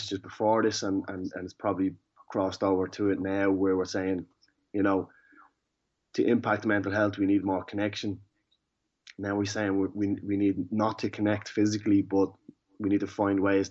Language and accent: English; Ireland; who we are as Irish people, and that we ask the question to ourselves of, what did you do when the coronavirus or the COVID-19 epidemic hit the country?